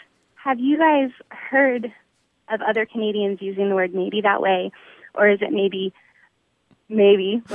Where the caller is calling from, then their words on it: Anna, Texas, United States; I'm calling from Anna, Texas.